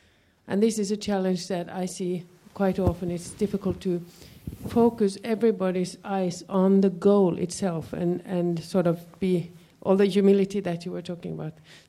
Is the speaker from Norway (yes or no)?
yes; Norway; English is a second language; I'm from Norway, working on a much smaller scale than what you.